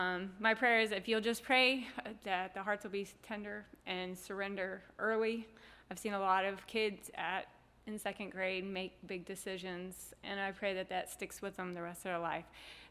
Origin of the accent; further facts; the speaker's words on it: Louisiana, United States; also born or lived in Orlando; I grew up part in Louisiana and part Orlando.